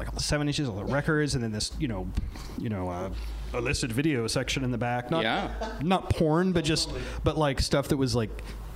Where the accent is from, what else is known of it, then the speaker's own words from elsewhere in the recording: Illinois, United States; I grew up in Central Illinois, near Champaign-Urbana, like 35 miles, which is college town, Big Ten town, whatever.